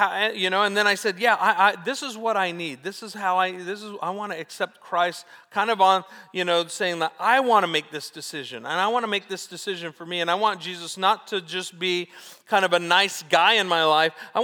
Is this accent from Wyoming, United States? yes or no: no; Orange County, California, United States; also born or lived in Newbury Park; I moved from Orange County out to Newberry Park in between my freshman and sophomore year of high school.